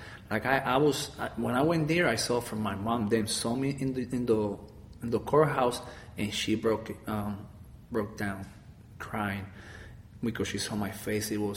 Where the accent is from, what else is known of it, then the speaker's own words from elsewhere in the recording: Cabo Rojo, Puerto Rico; English is a second language; And from there, my life, I moved from Cabo Rojo to Mayagüez. I was already 17 to going to turn 18.